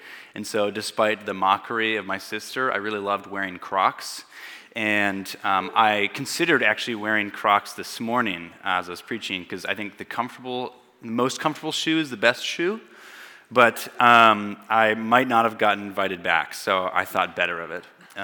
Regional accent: Kamloops, British Columbia, Canada; I am from Kamloops. It's from the interior. Does anybody know Kamloops? Or know the interior? Okay, nice. It's really hot there in the summer. It's very brown most of the year, and I love it there.

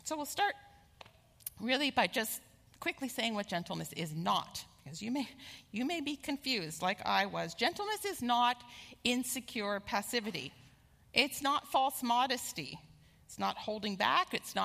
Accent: Pennsylvania, United States; I'm from Pennsylvania, in case you're new.

